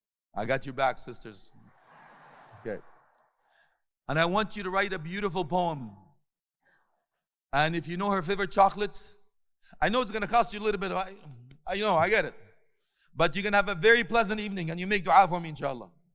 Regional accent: Canada; I'm sorry, I come from Canada.

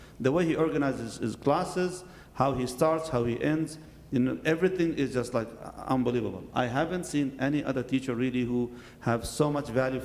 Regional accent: Kuwait; I was born and raised in Kuwait, alhamdulillah, conservative community

